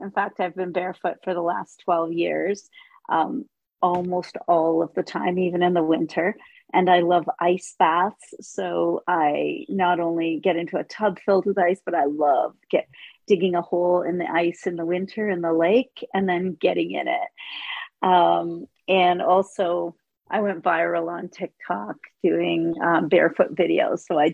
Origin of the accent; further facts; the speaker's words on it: Muskoka, Ontario, Canada; I'm from Muskoka, Ontario, and I am 66 years old.